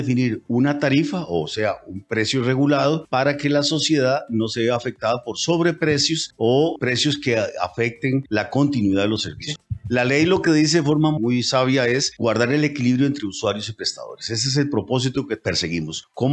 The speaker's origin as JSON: {"language": "Spanish", "country": "Costa Rica", "said": "Y ese es el reto que como costarricenses tenemos"}